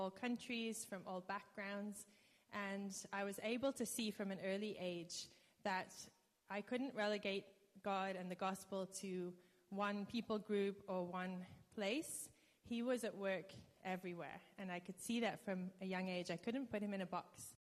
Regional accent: Ontario, Canada; now in South Africa; We're home from South Africa for the month of December. We try and come back once every 3 years at Christmas, so the kids can still experience the Canadian snow

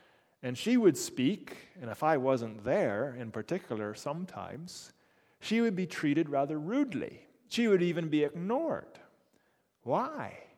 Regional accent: Canada; oh, this is my wife and we're from Canada

